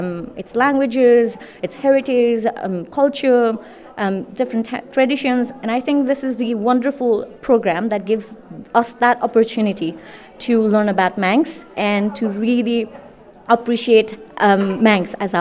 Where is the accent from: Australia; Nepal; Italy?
Nepal; first language Nepali; English is a second language; Me specifically, my mother tongue is Nepali itself.